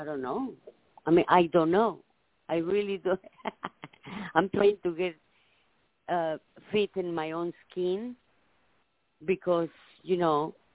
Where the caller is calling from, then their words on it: Nevada, United States; I want to thank you very much. I'm calling from Nevada.